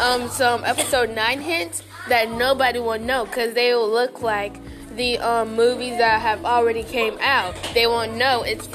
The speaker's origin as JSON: {"language": "English", "region": "Florida", "country": "United States", "said": "We're from Florida, by the way."}